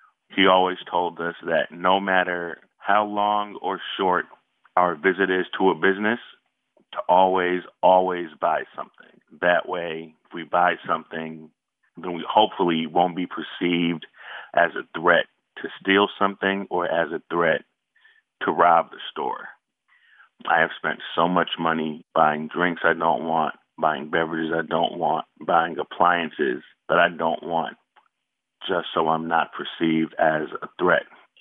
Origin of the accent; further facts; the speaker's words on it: Saginaw, Michigan, United States; now in New York City, United States; I am a journalist based in New York City, born and raised in Saginaw, Michigan.